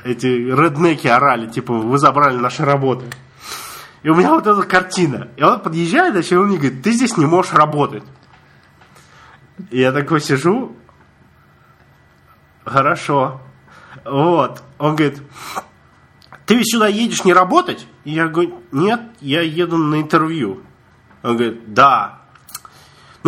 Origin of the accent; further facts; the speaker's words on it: Russia; смотрит на меня, такой, из России. Я говорю, из России.